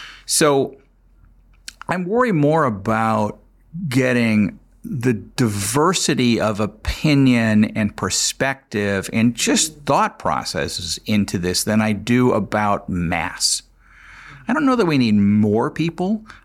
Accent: United States; And, you know, as an American, you could take it nationalistically

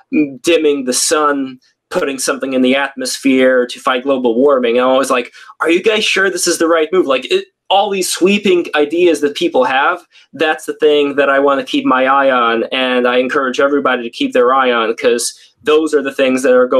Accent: Russia; Like, since I came from Russia, you could say I was born in the Soviet Union. It was around 1988 that I was born, so the Soviet Union was still active.

